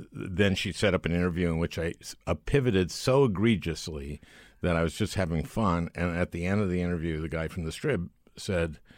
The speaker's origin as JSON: {"language": "English", "town": "St. Louis Park", "region": "Minnesota", "country": "United States", "said": "I'm from St. Louis Park, which is called St. Jewish Park in Minnesota."}